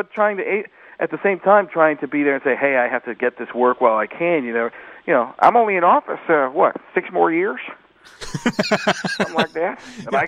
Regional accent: Wisconsin, United States; I'm from Wisconsin, so I guess in that sense.

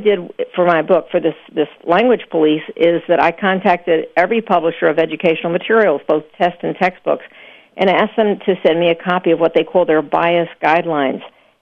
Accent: Houston, Texas, United States; moved away as an adult; Paul, I grew up in Houston, Texas, and I never saw snow until I went away to college.

